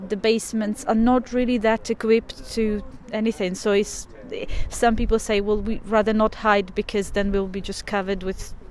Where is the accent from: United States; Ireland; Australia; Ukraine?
Ukraine; now in Swansea, United Kingdom; I'm from Ukraine, and here in Swansea, I'm teaching at the university. I've been here for a long time already